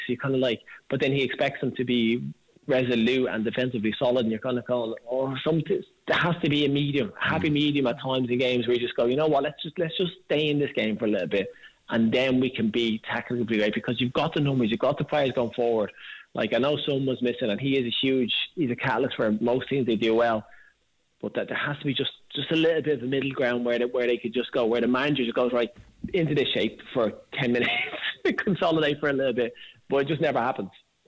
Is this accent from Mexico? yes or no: no; Ireland; Like I said, we're Irish at home.